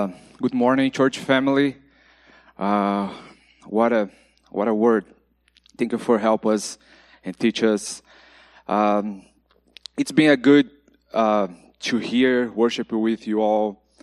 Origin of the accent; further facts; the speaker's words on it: Curitiba, Paraná, Brazil; English is a second language; So I grew up in Curitiba, south of Brazil, in a wonderful home.